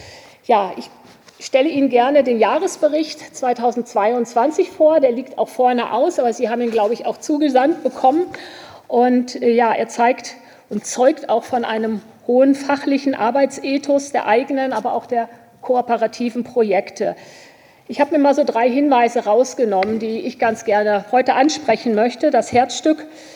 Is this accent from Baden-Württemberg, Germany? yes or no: no; Münster, North Rhine-Westphalia, Germany; also born or lived in Berlin / Rome; Ich bin promovierte Kunsthistorikerin, gebürtig aus Münster in Nordrhein-Westfalen